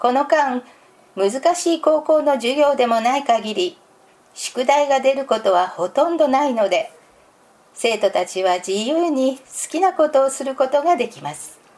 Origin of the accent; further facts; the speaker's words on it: United States; now in Japan; 私の出身地では夏休みに親戚の家に泊まったり、祖父母の家に行ったりするのが普通でした。日本に来て一番驚いたのは、会社や仕事でも夏休みがあることを知ったことです。